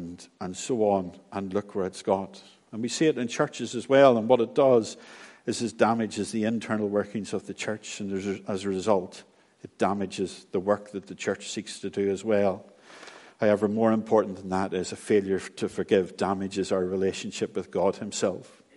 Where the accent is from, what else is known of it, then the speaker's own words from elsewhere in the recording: Northern Ireland, United Kingdom; You know, you hear from my accent, you all know where I'm from, and there's many communities in Northern Ireland.